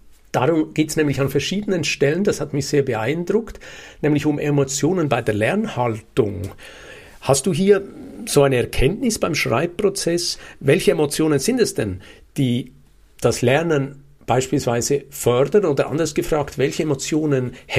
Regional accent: Switzerland; ich versuch's mal nachzumachen als Schweizer

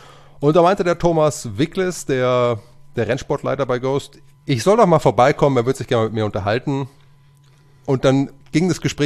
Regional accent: Bavaria, Germany; also born or lived in Upper Palatinate; Ich komme ja eigentlich hier aus Oberbayern, am Fuße der Berge aufgewachsen und bei Ghost habe ich in der Oberpfalz gelebt, die auch ihren Charme hat, aber mich hat es auch ganz stark wieder zurückgezogen in die Heimat, in die Berge.

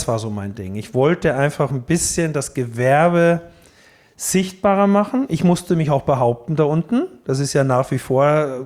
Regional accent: Styria, Austria; Die Ennstal, ja. So mein Heimatschiff quasi, ne? Ich komme ja aus dem Ennstal.

